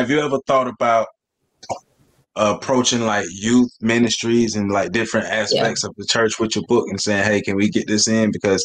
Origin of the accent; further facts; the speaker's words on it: Tallahassee, Florida, United States; But we're all from Tallahassee. We all went to the same high school. We grew up in similar conditions.